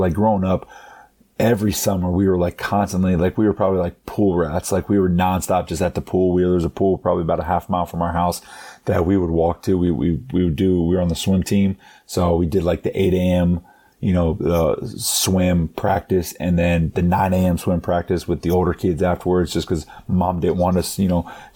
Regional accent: Dayton, Ohio, United States; So I'm born and raised here in Dayton, Ohio.

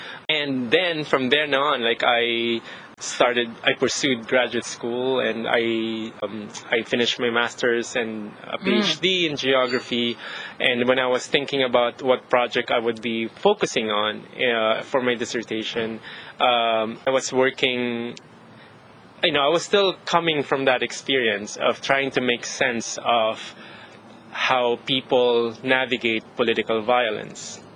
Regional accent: Manila, Metro Manila, Philippines; when I was still living in the Philippines. I grew up in Manila

